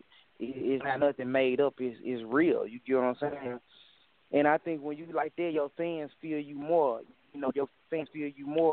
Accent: Memphis, Tennessee, United States; I'm from Memphis, Tennessee.

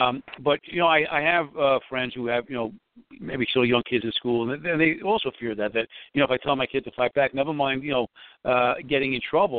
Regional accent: New York City, New York, United States; you and I grew up in New York City. Maybe our attitude's a little different, you know, than somewhere else.

